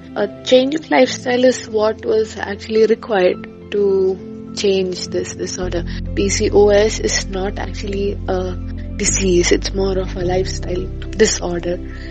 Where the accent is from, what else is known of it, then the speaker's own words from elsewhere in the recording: Thiruvananthapuram, Kerala, India; I am 22 years of age. I am a student pursuing post-graduation in chemistry. I come from Trivandrum, Kerala.